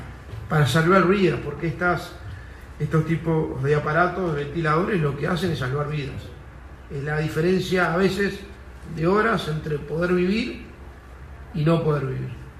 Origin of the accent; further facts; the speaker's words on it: Uruguay; como uruguayos